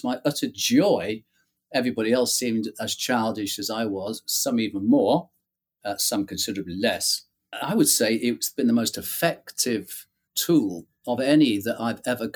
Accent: Manchester, North West England, United Kingdom; now in Bath, United Kingdom; My background is that I'm a Mancunian, an aging one, but I'm still a Mancunian, always will be a Mancunian. Came down to Bath in 1973, and they've tried to get rid of me ever since. But as you can see, they haven't, because I still live in Bath.

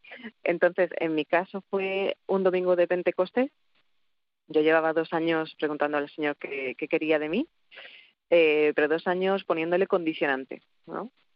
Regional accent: Madrid, Community of Madrid, Spain; born there; now in Getafe, Spain; tengo 31 años, soy madrileña de nacimiento, pero getafense de adopción, por eso pertenezco a la diócesis de Getafe.

